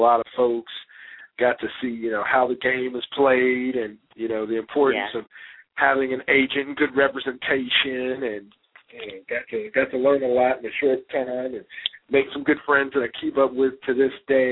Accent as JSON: {"language": "English", "region": "the South", "country": "United States", "said": "So it was cold. You know, I'm from the South, you know."}